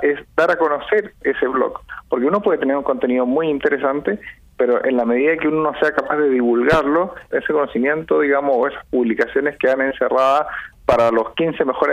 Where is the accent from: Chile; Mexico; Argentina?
Chile; now in Spain; que si bien yo soy chileno, estoy localizado en España.